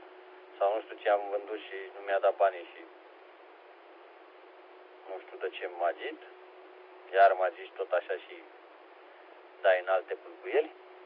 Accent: Romania; vai de mama noastră că suntem români.

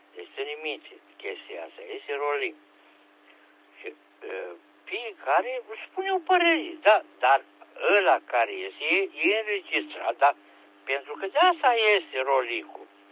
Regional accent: Craiova, Dolj, Romania; Păi eu sunt un bebe de la Craiova.

